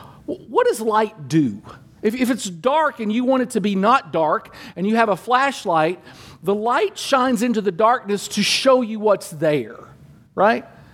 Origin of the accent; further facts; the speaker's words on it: Danville, Kentucky, United States; Now, I grew up in Danville, Kentucky. My buddy Mike Wilson lived right up the street.